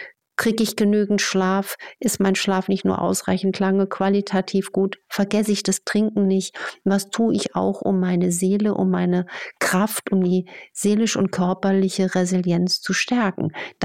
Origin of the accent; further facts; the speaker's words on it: Germany; wir sind ja in der Grenzregion groß geworden